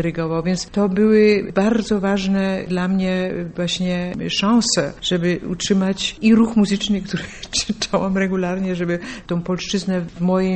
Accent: Silesian Voivodeship, Poland; moved away; jak wyjechałam ze Śląska, będąc bardzo młodą dziewczyną, była jedyna szansa trzymać kontakt do Polski przez muzykę.

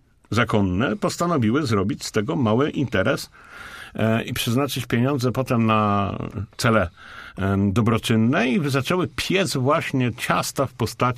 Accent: Poznań, Greater Poland Voivodeship, Poland; Może ktoś mnie wziąć i powiedzieć, że nie jestem prawdziwym poznaniakiem, ale niestety rury nie są moim smakołykiem.

